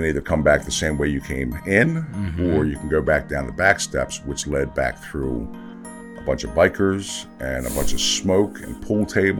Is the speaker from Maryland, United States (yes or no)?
yes; Catonsville, Maryland, United States; also born or lived in Glen Burnie; Well, what? Glen Burnie, Catonsville. 6 years old, I came to Catonsville.